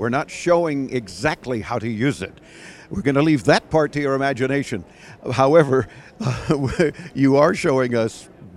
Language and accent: English; Miami, Florida, United States; we come from Miami, where there's a lot of humidity